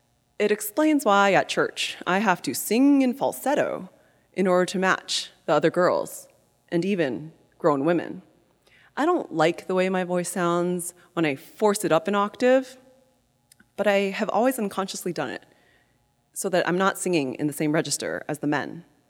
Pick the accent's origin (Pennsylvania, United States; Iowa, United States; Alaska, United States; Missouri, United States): Iowa, United States; Iowa City; I'm crouched in right field during t-ball practice in my hometown of Iowa City, Iowa.